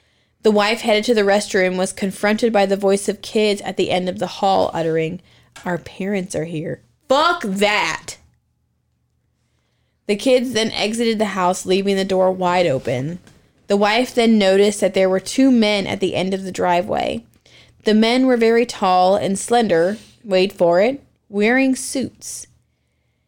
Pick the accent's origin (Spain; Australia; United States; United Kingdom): United States; Appalachia; I'm from Appalachia. Do you know the rules of Appalachia?